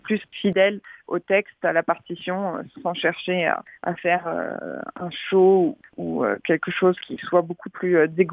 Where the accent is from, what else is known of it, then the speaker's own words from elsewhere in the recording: France; born there; j'ai du sang russe beaucoup en moi, même si je suis née en France et j'ai un nom très français et j'ai une culture française, mais ma famille vient de là-bas et j'ai grandi avec aussi d'une certaine façon la culture russe et la musique russe.